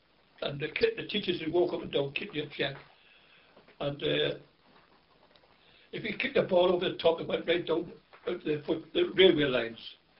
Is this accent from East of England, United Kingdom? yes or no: no; South Shields, North East England, United Kingdom; born there; And I was born in South Shields, County Durham. And I lived on a street called Parford Street. And I went to St. Bede's School. Then we got transferred to a council house in Thames Lane, Dean's Estate, 35